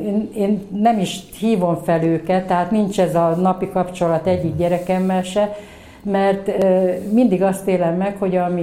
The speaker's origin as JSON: {"language": "Hungarian", "town": "Kecskemét", "region": "Bács-Kiskun", "country": "Hungary", "tie": "born or raised there", "also_born_or_lived": "Orosháza", "said": "én Orosházán születtem, és Kecskemétre költöztek a szüleim, amikor 10 éves voltam, és tulajdonképpen Kecskeméten nőttem fel, egy nem vallásos családban. Ez a 60-as évek, 70-es évek"}